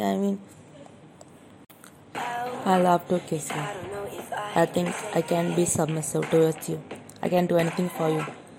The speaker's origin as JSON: {"language": "English", "country": "India", "second_language": "English", "lives_now": "London, United Kingdom", "said": "I'm from India, and I moved to London"}